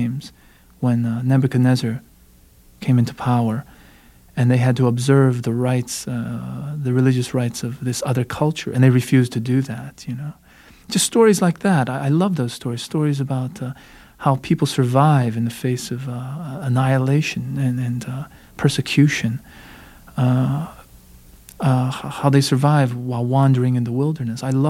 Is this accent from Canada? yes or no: no; Pennsylvania, United States; growing up in Western Pennsylvania in a mill town. You know, I would walk to school and the steel mills would be there belching smoke